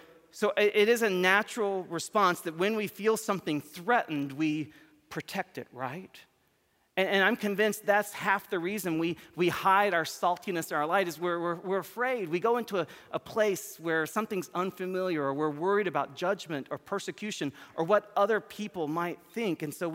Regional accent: Tennessee, United States; I grew up near Memphis, so I get totally the context in which he lives.

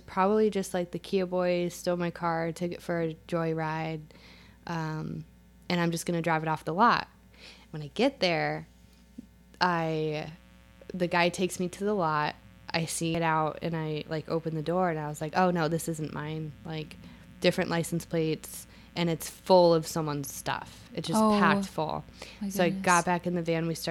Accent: Michigan, United States; Yeah, I grew up in Michigan, and it's not as cold this year, and I think Michigan is just different.

